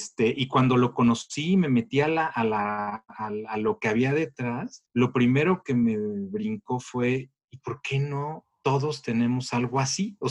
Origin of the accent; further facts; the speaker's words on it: Mexico City, Mexico; Yo crecí en la Ciudad de México casi toda mi vida.